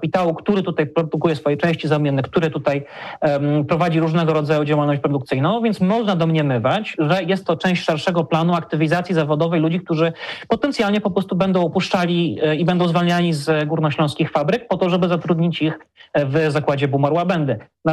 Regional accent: Warsaw, Masovian Voivodeship, Poland; Ja jako warszawiak pozdrawiam zresztą z miasta stołecznego.

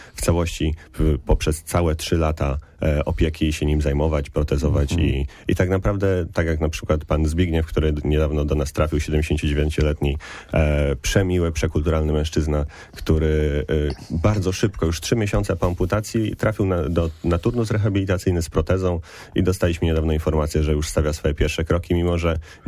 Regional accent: Gostyń, Greater Poland Voivodeship, Poland; aczkolwiek ja z Gostynia pochodzę, więc jednak to jest wielkopolskie

